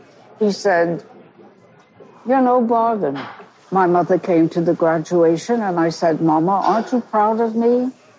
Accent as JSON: {"language": "English", "town": "Brooklyn", "region": "New York", "country": "United States", "tie": "born there", "said": "I think I was born in Bensonhurst, which is a section of Brooklyn. I received my BA from Brooklyn College, 1945."}